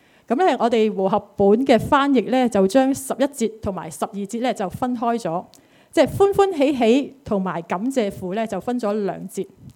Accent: Hong Kong; 我们香港人呢近期是笑少了的

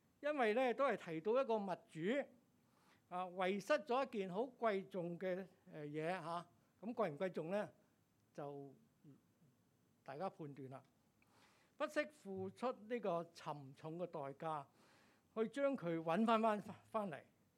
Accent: Hong Kong; 令到我們香港人呢很振奮啊。

